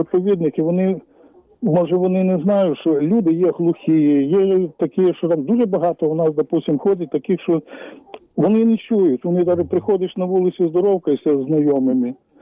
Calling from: Korosten, Zhytomyr Oblast, Ukraine; Коростин.

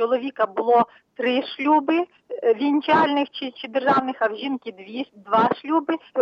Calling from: Rivne Oblast, Ukraine; з Рівненщини.

